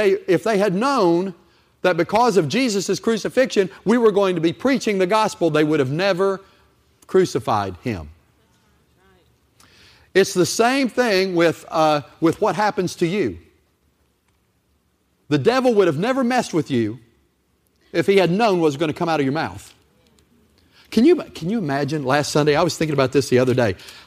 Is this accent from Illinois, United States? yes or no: no; Virginia, United States; I'm from Virginia. Ann's from West Virginia.